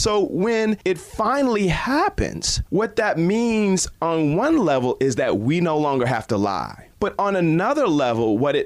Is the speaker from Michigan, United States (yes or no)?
yes; Detroit, Michigan, United States; So I grew up in Detroit. I was 4 years old when we elected our first black mayor.